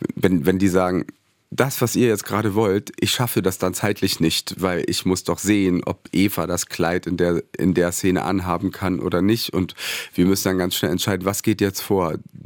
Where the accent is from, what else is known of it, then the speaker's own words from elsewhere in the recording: Goslar, Lower Saxony, Germany; ich bin ja in Goslar aufgewachsen, Kleinstadt am Harz